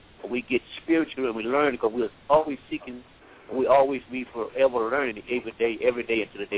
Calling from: Columbia, South Carolina, United States; We're calling from Columbia, South Carolina.

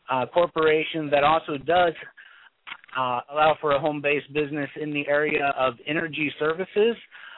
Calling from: Indiana, United States; also born or lived in Illinois; My area code on the board there would indicate I'm in West West Central Illinois, but I'm actually in Northeast Indiana. I just kept my old cell phone number.

